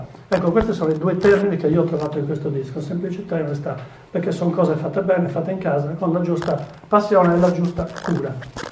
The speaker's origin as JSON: {"language": "Italian", "town": "Barumini", "region": "Sardinia", "country": "Italy", "said": "Ad esempio nel Medio Campidano, che è una zona che io frequento perché sono di Barumi"}